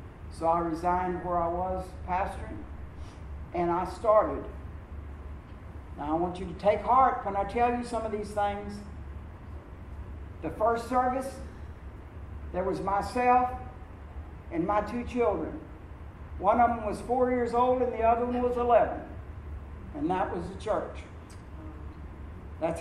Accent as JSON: {"language": "English", "region": "Texas", "country": "United States", "tie": "born there", "also_born_or_lived": "California", "said": "After that, I was born in Texas. My folks went to California, and then we came back to Texas. And I've been here till I had to move away."}